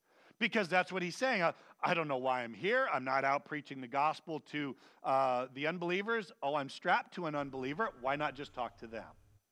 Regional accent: Vacaville, California, United States; Growing up in Vacaville, there's a thing called the Wooz, W-O-O-Z, and it was a movable maze.

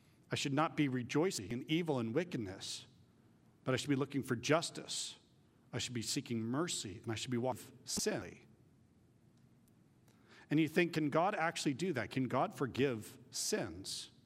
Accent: Vacaville, California, United States; You who live in Vacaville, that's my hometown. Do you know what Vacaville means? Cowtown.

